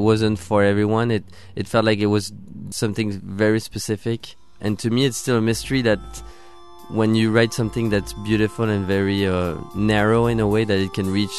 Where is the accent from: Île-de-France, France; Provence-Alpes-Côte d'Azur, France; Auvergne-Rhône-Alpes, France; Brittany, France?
Île-de-France, France; Versailles; They probably thought because we came from Versailles, it's a place where you have a lot of preconceived ideas or.